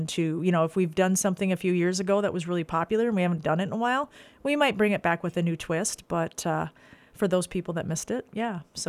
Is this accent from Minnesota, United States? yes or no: yes; Fairmont, Minnesota, United States; He's from Fairmont, Minnesota, which is where I am from.